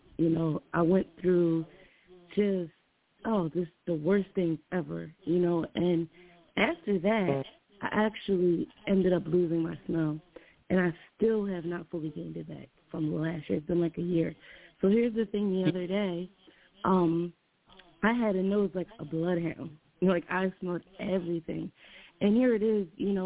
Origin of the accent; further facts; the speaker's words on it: New Jersey, United States; I'm from Jersey, and I'm doing fine.